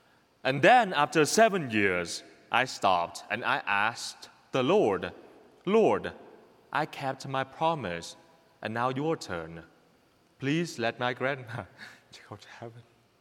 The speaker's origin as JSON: {"language": "English", "country": "Vietnam", "tie": "born or raised there", "second_language": "English", "moved": "yes", "said": "I grew up poor in Vietnam. I lived with my grandma."}